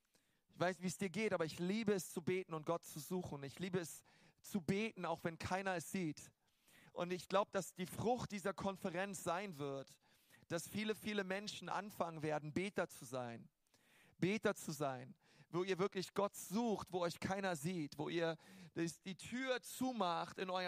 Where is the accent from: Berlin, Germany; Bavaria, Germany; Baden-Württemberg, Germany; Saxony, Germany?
Berlin, Germany; Ich bin eigentlich Berliner, geboren in Berlin.